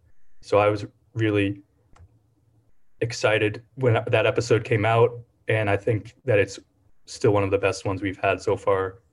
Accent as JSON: {"language": "English", "region": "New York", "country": "United States", "said": "Obviously, I'm from New York, so I have that familiarity with New York and big cities in general"}